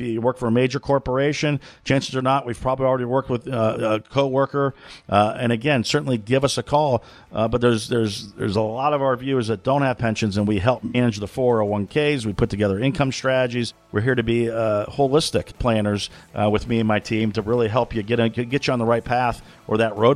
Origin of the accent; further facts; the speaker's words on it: Canton, Ohio, United States; You know, I grew up in Northeast Ohio, Canton, Ohio. And, you know, obviously I've been in Central Ohio ever since college at Ohio State and whatnot.